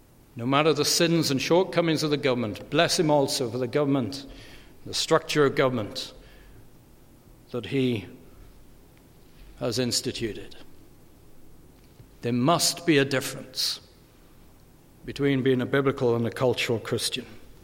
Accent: United Kingdom; now in United States; as a British person coming to live in America, and yes, There is a sense of objectivity looking at a nation from the outside. And having lived here for 16 years

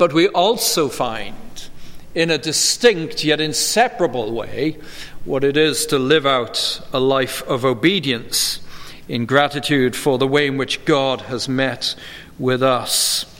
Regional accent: United Kingdom; moved away as an adult; now in United States; growing up in the United Kingdom, spending a year studying in Germany, living now 16 years in the United States

